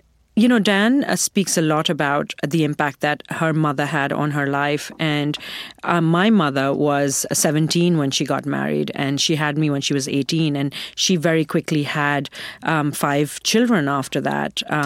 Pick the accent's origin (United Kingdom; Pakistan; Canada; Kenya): Pakistan; moved away as an adult; now in United States; I was born and raised in Pakistan, and I came to America as a college student and started my career here